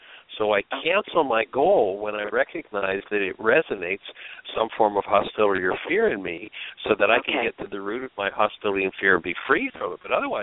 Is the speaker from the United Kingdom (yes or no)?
no; Canada; now in Florida, United States; I was born and raised in Canada, and about almost 40 years ago now, I discovered a place they had in the winter, and I moved south.